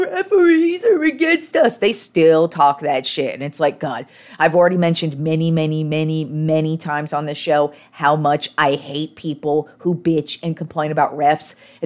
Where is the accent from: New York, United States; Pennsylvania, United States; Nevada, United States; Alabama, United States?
Nevada, United States; Reno; I've mentioned many times I grew up in Reno, Nevada